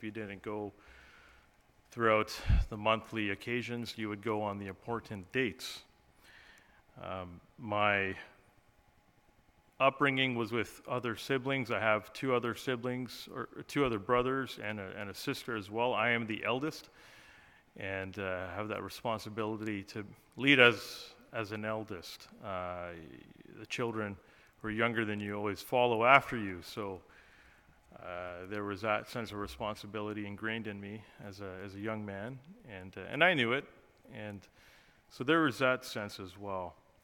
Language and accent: English; Ontario, Canada; I've been to Ontario before. I grew up in Ontario from I believe 1980 to 89, or even earlier. So I was here growing up. I have some roots here in this province.